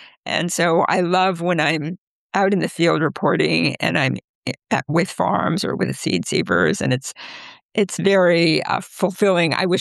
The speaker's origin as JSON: {"language": "English", "region": "California", "country": "United States", "tie": "born or raised there", "said": "I grew up in Southern California."}